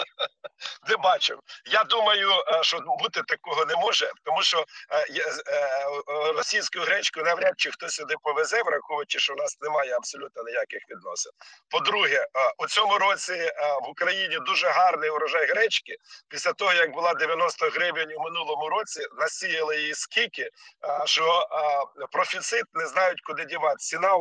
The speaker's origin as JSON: {"language": "Ukrainian", "town": "Pryluky", "region": "Chernihiv Oblast", "country": "Ukraine", "tie": "born or raised there", "said": "Якщо взяти трошки далі від'їхати, от у моїх рідних Прилуках, і спеціально поїхав позвонив"}